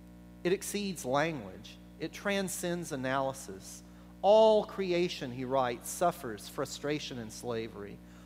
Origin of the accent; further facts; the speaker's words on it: the South, United States; And as a Southerner, I have to say, Lancaster County is one of the most segregated places I've ever lived.